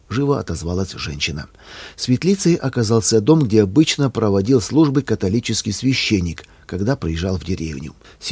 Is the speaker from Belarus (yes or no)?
yes; Belarus; Мы, белорусы, приезжаем сюда каждое воскресенье.